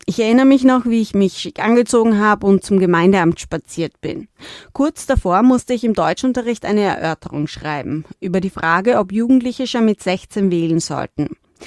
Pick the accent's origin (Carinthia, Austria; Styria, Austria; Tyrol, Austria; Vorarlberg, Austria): Styria, Austria; born there; now in Vienna, Austria; darf ich als gebürtige Steirerin zum ersten Mal in Wien wählen